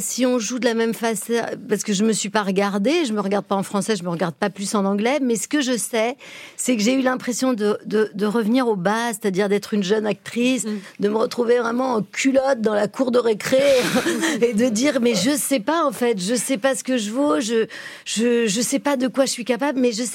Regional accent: Oran, Oran Province, Algeria; also born or lived in Rouen, France; Non, je ne suis pas née à Oran, mais j'y suis arrivée à 3 semaines.

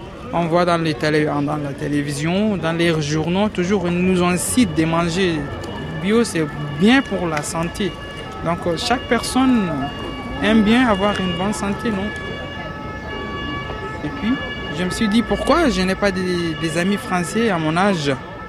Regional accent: Sudan; French is a second language; now in France; Je viens du Soudan.

